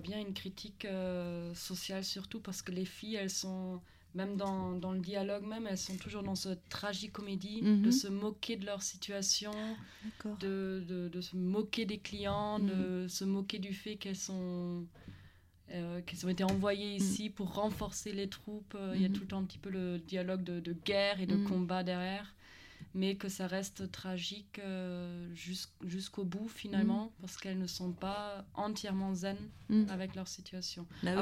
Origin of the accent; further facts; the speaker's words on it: Germany; French is a second language; Des mots que même moi, en tant qu'allemande, je n'ai jamais entendu avant.